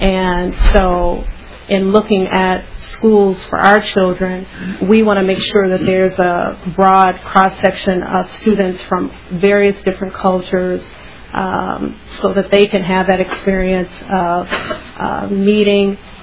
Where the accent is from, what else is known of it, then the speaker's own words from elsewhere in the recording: Illinois, United States; moved away as an adult; Neither my husband or I are from Minnesota. I'm from Illinois. He's from Michigan.